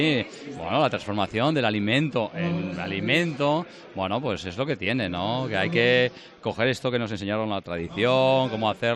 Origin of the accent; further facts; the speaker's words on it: Galicia, Spain; Es mi tierra. Yo adoro Galicia, os adoro, por decirlo, la España verde.